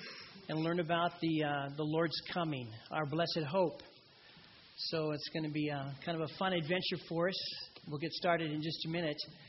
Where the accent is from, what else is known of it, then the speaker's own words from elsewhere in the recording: Portland, Oregon, United States; So, of course, I grew up in Portland, born there, lived there for 60-plus years.